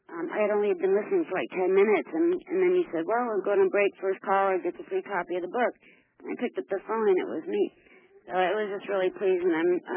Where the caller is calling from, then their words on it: Scottsdale, Arizona, United States; I'm calling from Scottsdale.